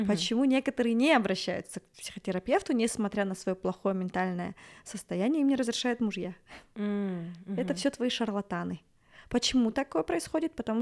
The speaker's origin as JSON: {"language": "Russian", "town": "Ekibastuz", "region": "Pavlodar Region", "country": "Kazakhstan", "tie": "born there", "said": "я вообще родилась в Акибастузе"}